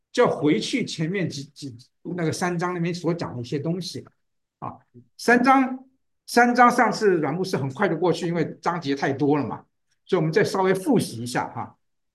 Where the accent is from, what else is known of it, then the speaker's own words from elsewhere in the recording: Taiwan; also born or lived in Thailand / Portugal; 我泰国出生的，7岁的时候回台湾，人家都在念国文，我从台湾是 four 嘛，我从 four 开始啊。 然后后来我去葡萄牙5年啊，念的是美国学校，所以我的中文程度不像你们啊，是小学程度啊